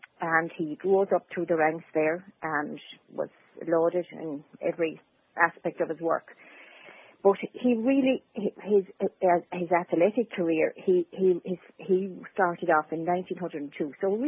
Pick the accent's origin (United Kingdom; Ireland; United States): Ireland; Charlestown, Connacht; I'm from Charlestown myself, so I married a Bohola man